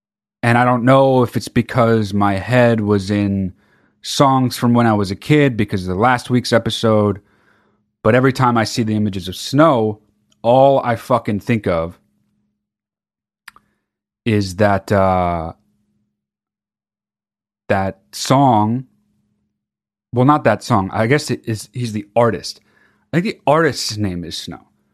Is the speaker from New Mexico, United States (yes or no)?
no; California, United States; I grew up in California, and when a place that doesn't usually get a kind of weather gets that kind of weather, people act so fucking crazy.